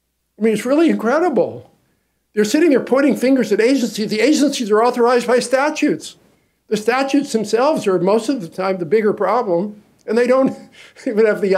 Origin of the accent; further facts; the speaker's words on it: Kentucky, United States; I grew up in Eastern Kentucky. People in Eastern Kentucky hate Washington.